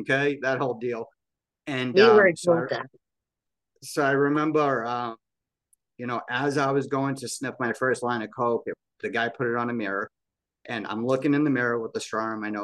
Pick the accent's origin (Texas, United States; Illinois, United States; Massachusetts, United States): Massachusetts, United States; I was born in Boston, Massachusetts. Raised not too far from there.